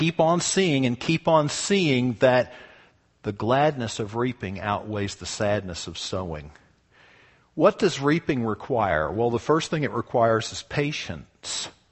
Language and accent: English; the South, United States; I'm from the South, just like maters.